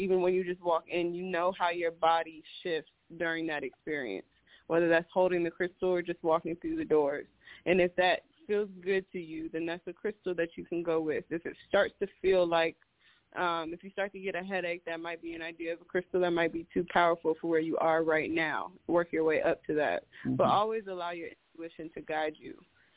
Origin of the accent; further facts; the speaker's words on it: South Carolina, United States; I was raised Southern Baptist. I'm from South Carolina, so I grew up in the church.